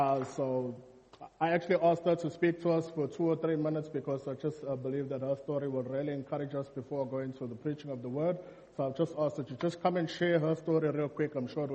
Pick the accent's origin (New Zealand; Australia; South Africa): South Africa; Durban, KwaZulu-Natal; I'm from Durban.